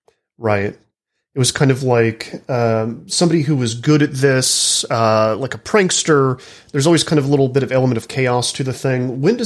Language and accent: English; Texas, United States; I was raised in Silicon Prairie, North Texas. As a teenager in the 90s